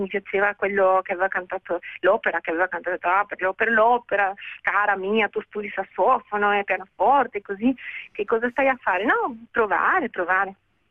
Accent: Uruguay; Sono nata in Uruguay.

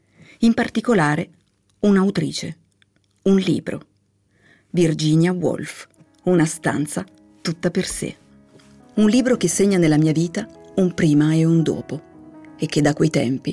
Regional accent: Naples, Campania, Italy; Sono nata e cresciuta a Napoli, in una casa sovraffollata e chiassosa.

